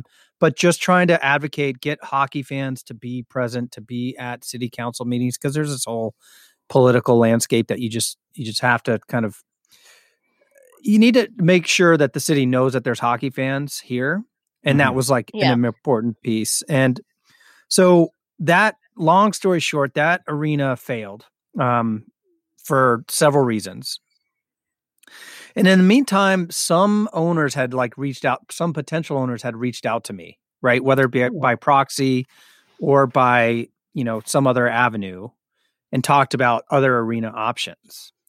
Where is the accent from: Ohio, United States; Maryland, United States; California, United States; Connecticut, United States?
California, United States; now in Seattle, United States; I grew up in California and in a place where there wasn't hockey until the Sharks moved in.